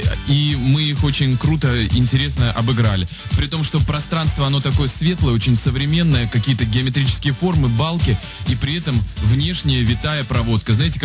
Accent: Saint Petersburg, Russia; Мы питерские

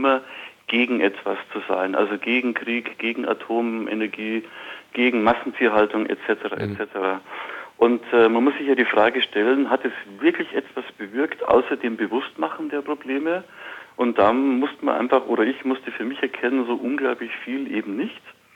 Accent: Munich, Bavaria, Germany; born there; ich bin in München geboren, das ist richtig. Ich bin zwar nicht jetzt so vom Dialekt her urbayerisch, weil ich auch viel im Frankfurter und Wiesbadener Raum unterwegs war beruflich, aber ich wohne seit eigentlich immer schon mit 2 Jahren Unterbrechung mal woanders

